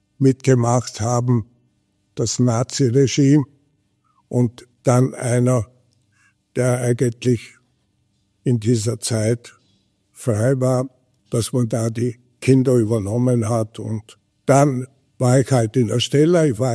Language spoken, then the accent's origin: German; Hungary; dass ich als Ungar und als Pusterkind eigentlich doch ganz gut Skifahren erlernen durfte.